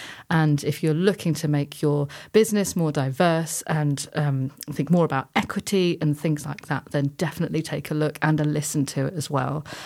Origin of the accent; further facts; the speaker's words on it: East of England, United Kingdom; We grew up in Norfolk, where our demographic is majority white.